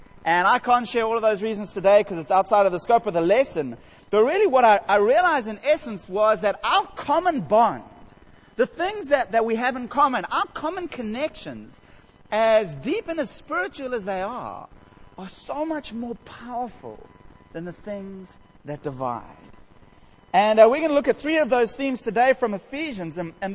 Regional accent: Johannesburg, Gauteng, South Africa; also born or lived in Rondebosch, South Africa; I grew up in Johannesburg. I lived in Rondebosch.

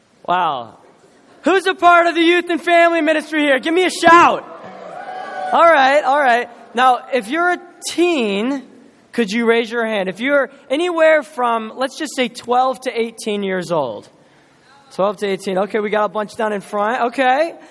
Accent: Virginia, United States; Again, we are from Northern Virginia, very close to D.C.

